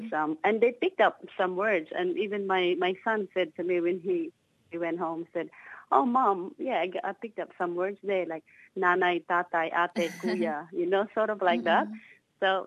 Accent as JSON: {"language": "English", "country": "Philippines", "said": "or dad came from and what we do, like all our dances, our food, everything that we do in, you know, being Filipino."}